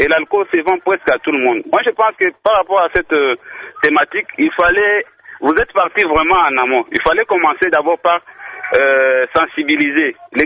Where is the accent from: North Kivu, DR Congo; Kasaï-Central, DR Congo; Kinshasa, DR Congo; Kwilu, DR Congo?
Kasaï-Central, DR Congo; Kananga; l'alcoolisme est devenu vraiment monnaie courante presque ici chez nous à Kananga